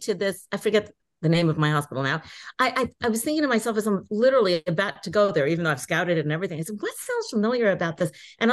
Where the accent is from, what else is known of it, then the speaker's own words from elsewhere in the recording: Inglewood, California, United States; born there; So yes, I was born in Inglewood.